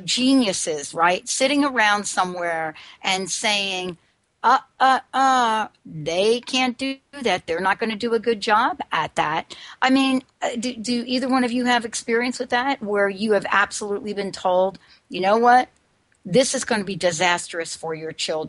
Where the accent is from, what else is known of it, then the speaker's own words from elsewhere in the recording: New York, United States; I grew up in New York.